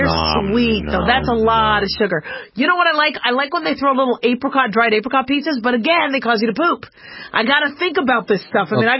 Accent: Las Vegas, Nevada, United States; now this comes from my hometown newspaper, the Las Vegas Review-Journal

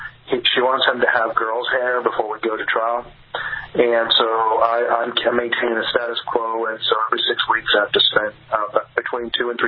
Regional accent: Texas, United States; I grew up here in Texas, so before I could shoot and hunt, when I was a young boy, I used to use an Apache throwing stick

